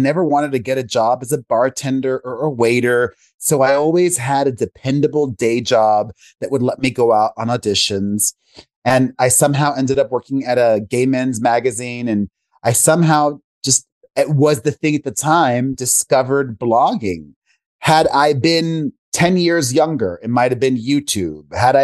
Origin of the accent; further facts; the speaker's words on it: Miami, Florida, United States; I grew up in Miami, Florida, the son of two Cuban immigrants.